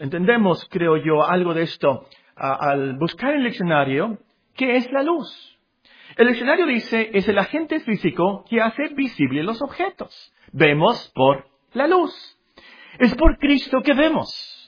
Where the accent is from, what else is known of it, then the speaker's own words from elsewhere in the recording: Mexico; Es de notarse que nosotros como mexicanos entendemos algo de la luz en lo que acabamos de ver